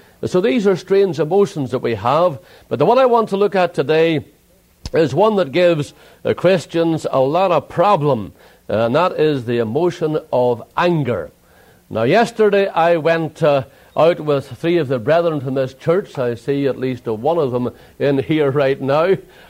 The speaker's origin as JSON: {"language": "English", "country": "Ireland", "said": "I'm Irish, and we Irish are well known for our tempers"}